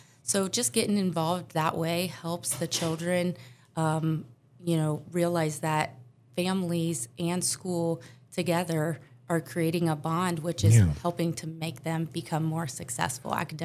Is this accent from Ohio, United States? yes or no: yes; St. Henry, Ohio, United States; I grew up in St. Henry, so about 10 minutes away from here.